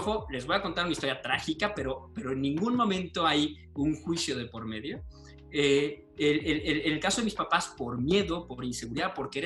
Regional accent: San Luis Potosí, Mexico; yo crecí en San Luis Potosí, que es una ciudad chica. Ha crecido últimamente, pero cuando yo estaba chavo, era una ciudad particularmente chica. Crecí en una familia tremendamente conservadora. Fue una familia en Opus Dei

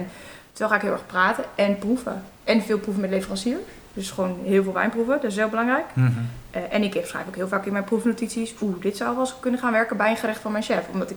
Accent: Haarlem, North Holland, Netherlands; En ik kom zelf uit Haarlem

